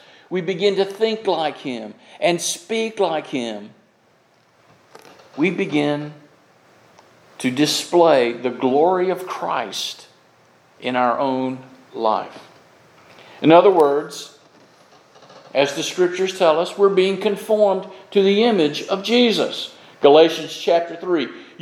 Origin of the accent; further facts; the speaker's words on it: Florida, United States; As y'all knew, I grew up in Florida, and in our backyard we would have orange trees and grapefruit trees.